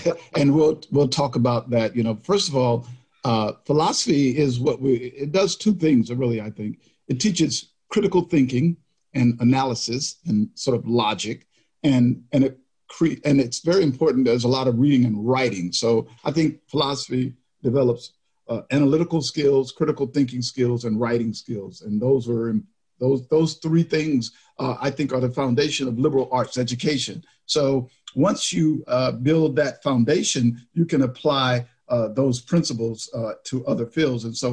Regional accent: Lynch, Kentucky, United States; We grew up in a little town called Lynch, Kentucky, not to do with anything with historical practices, but it's in Harlan County.

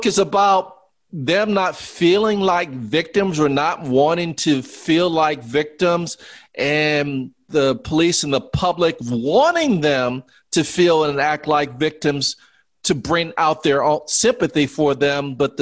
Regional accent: New Orleans, Louisiana, United States; And honestly, I'm from New Orleans. There's some tangle webs of relationships.

